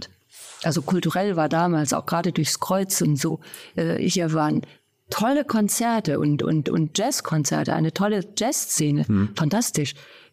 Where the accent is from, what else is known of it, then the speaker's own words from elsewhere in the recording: Erlangen, Bavaria, Germany; Du musst Erlangen. Ja. Aber Erlangen ist der weitest entfernte Vorort von Berlin gewesen, durch Siemens.